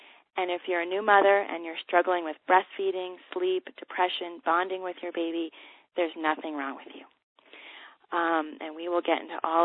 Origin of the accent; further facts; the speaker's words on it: Los Angeles, California, United States; now in Boulder, United States; I'm originally from Los Angeles, and I now live in Boulder, Colorado, with my husband and my two sons.